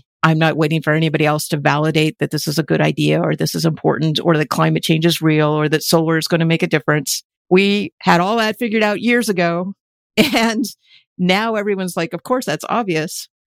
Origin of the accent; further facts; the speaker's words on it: Montana, United States; I grew up in Montana. I'm actually a fourth generation Montanan.